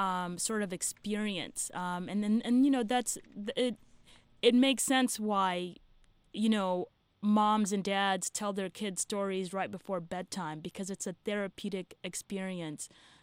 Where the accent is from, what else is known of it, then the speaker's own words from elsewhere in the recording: Nairobi, Kenya; I grew up in Nairobi. We also didn't have a TV.